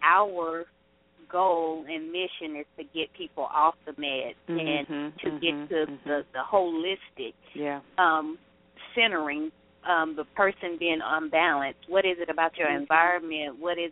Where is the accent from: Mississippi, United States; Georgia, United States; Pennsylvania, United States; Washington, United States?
Georgia, United States; Atlanta; Yes, but actually I was born and raised here in Atlanta, went to school a few times far away, and then came right back.